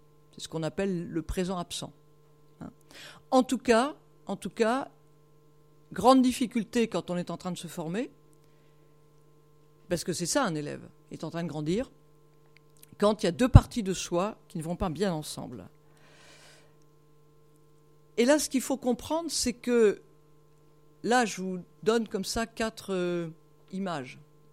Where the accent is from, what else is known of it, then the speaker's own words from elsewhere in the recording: Brittany, France; Enfin, moi je suis bretonne, hein, je vois bien ce que c'est